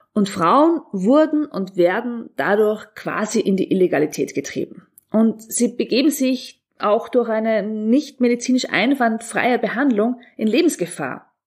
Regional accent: Austria; bei uns in Österreich

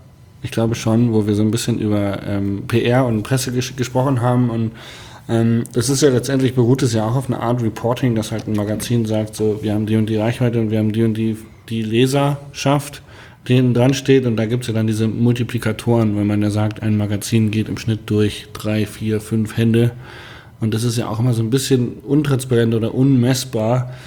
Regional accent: Hanover, Lower Saxony, Germany; Ich komme aus Hannover und ganz viele meiner Freunde aus Hannover, also auch Radsportfreunde, sind alle Surfer.

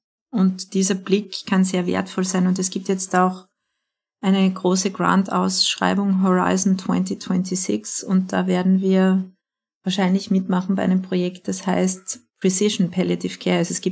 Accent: Styria, Austria; Steiermark ist ja bekannt für sehr gute Kulinarik. Ich bin ja selber Steirerin.

